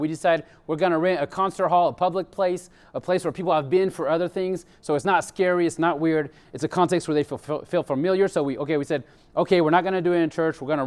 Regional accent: France; I grew up in France, and just like her, I went to public school. I went to French universities.

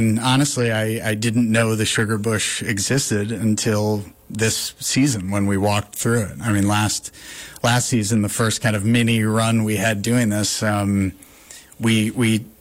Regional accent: New York, United States; also born or lived in Brooklyn; I grew up in Westchester County. I went to high school and college in New York City. So I basically was living in Brooklyn for the last 20 years or so.

